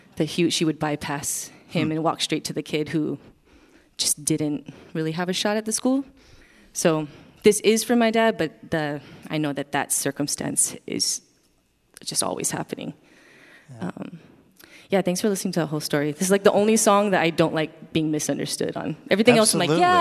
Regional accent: Wailuku, Hawaii, United States; Yes, I am from Wailuku, Maui.

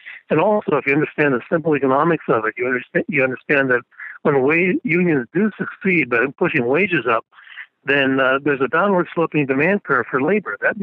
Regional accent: Pennsylvania, United States; growing up in Pennsylvania, it was unheard of for a black man to have one of these higher paid skilled jobs back in those days.

